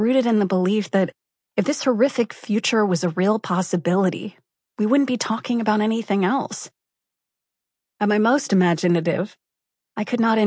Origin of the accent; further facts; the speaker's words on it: Maine, United States; I grew up in Maine, where my weekends were spent in the mountains and my afternoons by the sea.